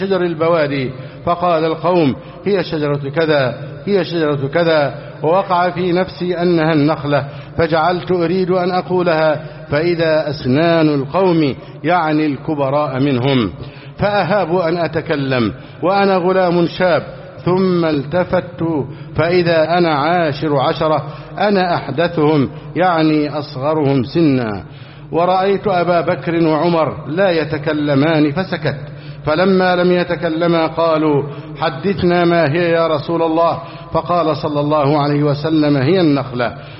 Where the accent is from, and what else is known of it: Egypt